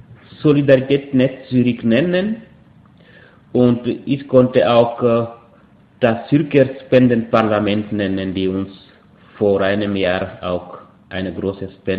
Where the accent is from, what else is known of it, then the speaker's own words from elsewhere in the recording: Guinea; now in Switzerland; Ich bin abgewiesener Asylsuchender und ich komme aus Guinea.